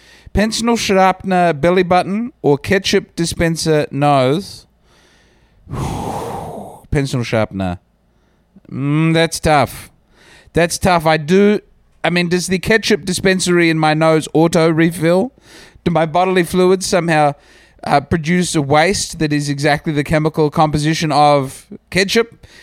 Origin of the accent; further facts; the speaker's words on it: Australia; But I got to tell you, if, as an Aussie, you've got to keep it real.